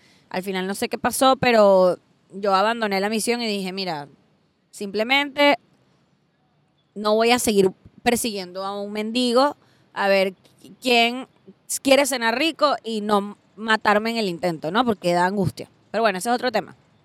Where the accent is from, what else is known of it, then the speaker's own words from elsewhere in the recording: Venezuela; Marico, mi novio y yo somos venezolanos, ¿no?